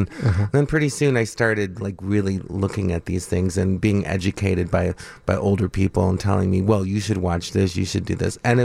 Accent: Hammond, Indiana, United States; Well, I'm from Northwest Indiana. Okay. And Hammond.

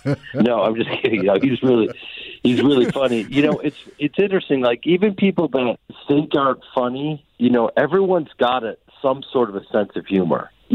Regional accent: Chicago, Illinois, United States; You know, I'm a guy from Chicago who's a stage actor

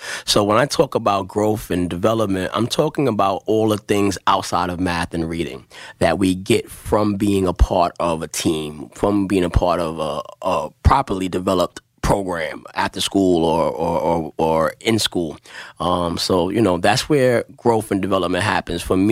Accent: Brooklyn, New York, United States; I was a young man growing up in Brooklyn, New York, Crown Heights, Brooklyn, single mom.

